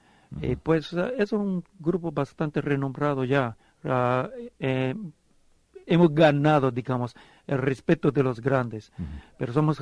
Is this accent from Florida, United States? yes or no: no; San Francisco, California, United States; yo soy hijo del barrio, yo soy un homeboy de la Misión